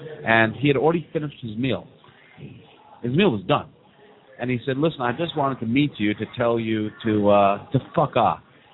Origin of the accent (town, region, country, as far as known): Connecticut, United States; born or raised there; also born or lived in Israel / Hawaii